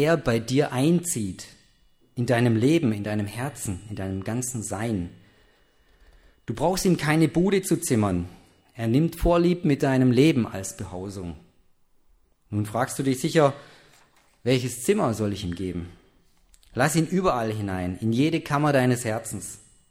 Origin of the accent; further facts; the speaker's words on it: Baden-Württemberg, Germany; Das müssen sich die Schwaben jetzt alle anhören. Ich bin auch Schwabe.